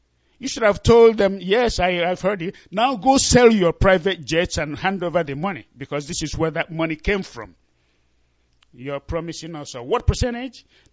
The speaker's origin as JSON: {"language": "English", "town": "Nnewi", "region": "Anambra", "country": "Nigeria", "lives_now": "Austin, United States", "said": "I'm from Anambra State, Nnewi precisely, and of course, Nnewi is in the heart of Biafra land."}